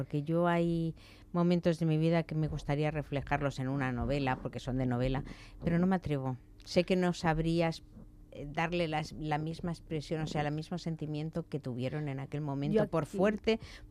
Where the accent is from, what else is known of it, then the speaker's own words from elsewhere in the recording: Andalusia, Spain; accent: Andalusian; A mí me salen también pues expresiones en andaluz. Y mi acento muchas veces es andaluz